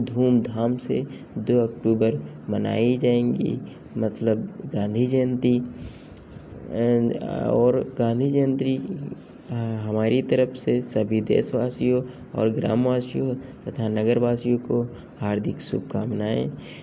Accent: Barabanki, Uttar Pradesh, India; मैं बाराबंकी से हूँ।

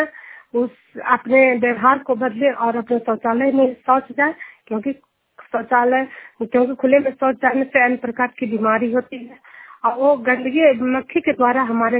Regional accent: Hilsa, Bihar, India; मैं जुनियर गांव हिलसा प्रखंड नालंदा जिला की निवासी हूँ

